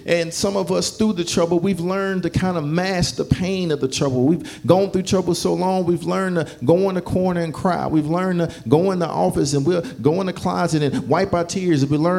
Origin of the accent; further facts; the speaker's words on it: Chicago, Illinois, United States; I remember growing up, and I grew up in Chicago, for those who don't know, and there was this big murder that happened right behind my grandmother's house.